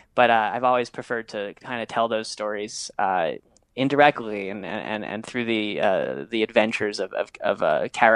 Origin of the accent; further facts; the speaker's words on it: New York City, New York, United States; I love music, you know, and I grew up around music. I grew up in New York City.